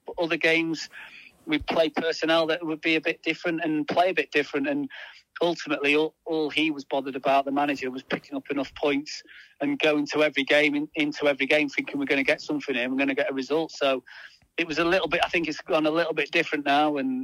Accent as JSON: {"language": "English", "town": "Exeter", "region": "South West England", "country": "United Kingdom", "tie": "born or raised there", "said": "So I grew up in Devon, so I grew up in Exeter, so obviously it's not as random as it sounds to be going all the way down to the other end of the country."}